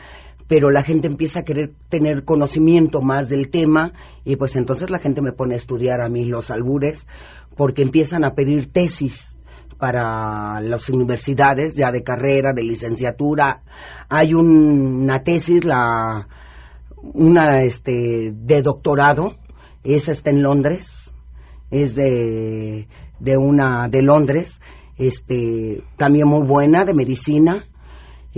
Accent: Mexico City, Mexico; Yo nací en el barrio de Tepito, soy oriunda del barrio de Tepito.

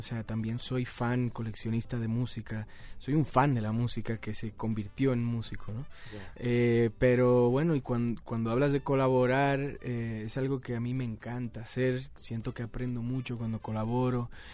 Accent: Dominican Republic; Yo soy dominicano, entonces tengo pues todo ese bagaje de música

